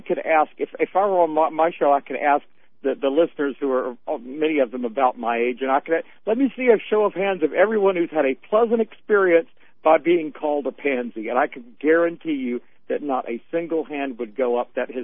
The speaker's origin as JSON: {"language": "English", "region": "the South", "country": "United States", "tie": "born or raised there", "said": "I mean, I know them all. I grew up in the South."}